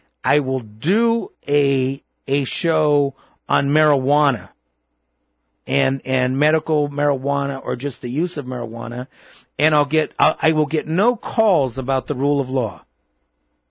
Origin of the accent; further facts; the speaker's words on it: United States; I'm an American. You know, I was born here. I love this country. I'm an American of Mexican heritage.